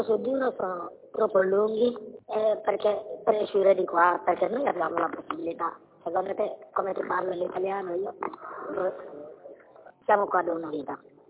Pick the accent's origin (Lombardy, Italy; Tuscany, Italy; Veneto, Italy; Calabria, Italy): Veneto, Italy; Venice; io sono di Venezia.